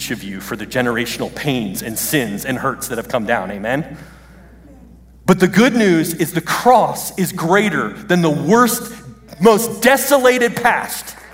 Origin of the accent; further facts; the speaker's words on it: Brooklyn, New York, United States; born there; That's essentially my home state. I was born in Brooklyn, just like Captain America.